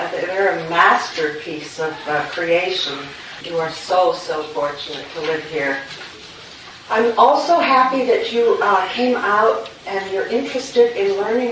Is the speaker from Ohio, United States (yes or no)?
yes; Ohio, United States; I fell in love with your mountains here. I'm from Ohio.